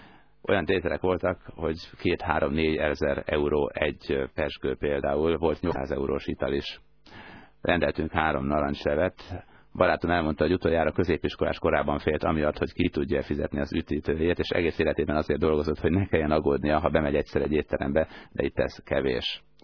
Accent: Hungary; de mosolyogva bizonyítottuk, hogy noha magyarok vagyunk, azért ki tudjuk fizetni a nyugágybérlést.

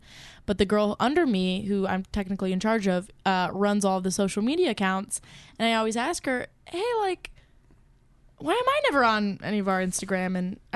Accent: Elkhart, Indiana, United States; I think it's because I'm a woman who doesn't know much because I'm from Elkhart.

